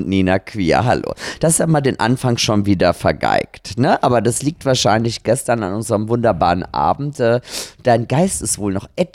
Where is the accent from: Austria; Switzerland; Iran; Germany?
Austria; Und ich als Österreicherin, das liegt ja in meinem Gen